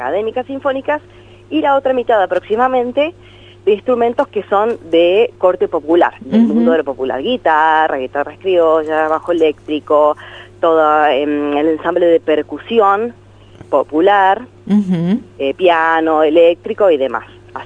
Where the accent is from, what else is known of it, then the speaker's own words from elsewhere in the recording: Tandil, Buenos Aires Province, Argentina; yo soy de Tandil, bueno, o sea, provincia de Buenos Aires, soy de Tandil, y estudié en Buenos Aires dirección de orquesta.